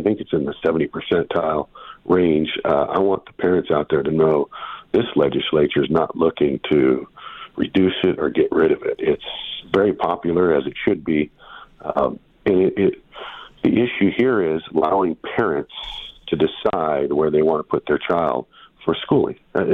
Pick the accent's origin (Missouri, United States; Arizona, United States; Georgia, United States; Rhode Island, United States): Arizona, United States; Sierra Vista; So, you know, I'm from Sierra Vista.